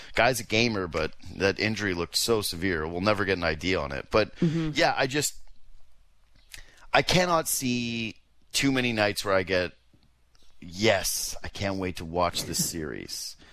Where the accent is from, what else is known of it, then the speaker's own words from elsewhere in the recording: Canada; I guess as a Canadian, I don't care about the American matchups, right?